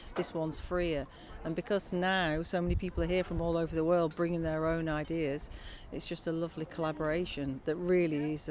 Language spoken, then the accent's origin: English; Brighton, South East England, United Kingdom; I'm from Brighton